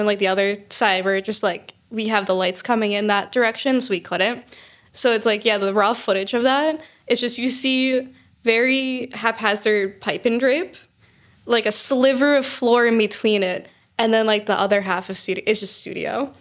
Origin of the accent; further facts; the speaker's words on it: Long Island, New York, United States; Luckily, I'm from Long Island, so we have these. We have these in case of floods.